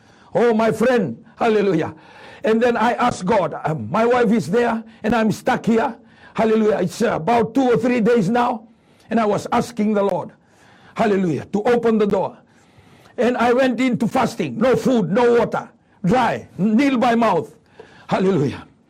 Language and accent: English; Fiji; they saw my driving license that I'm from Fiji. I'm a pastor.